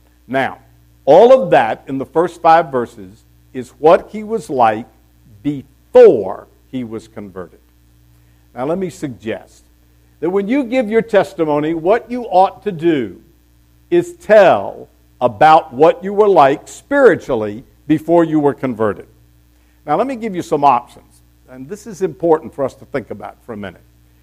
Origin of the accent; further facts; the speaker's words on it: Florida, United States; I grew up in Florida, and all the girls I dated when I got to be a teenager went to Baptist churches